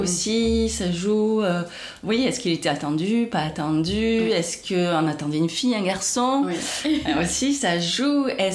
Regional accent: Dax, Nouvelle-Aquitaine, France; born there; j'ai 41 ans, je suis née à Dax dans les Landes.

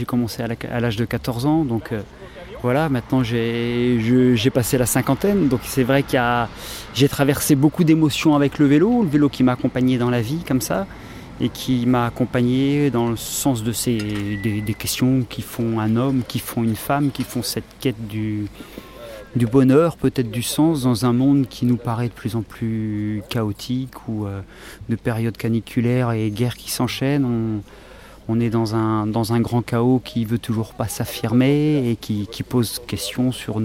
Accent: Lille, Hauts-de-France, France

